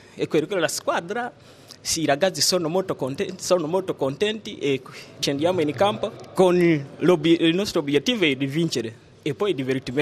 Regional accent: Uganda; Italian is a second language; now in Italy; vengo dalla Uganda.

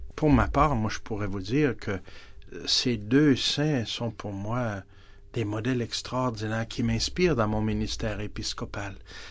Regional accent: Quebec, Canada; Chez nous, au Québec, nous accueillons maintenant des gens du monde entier.

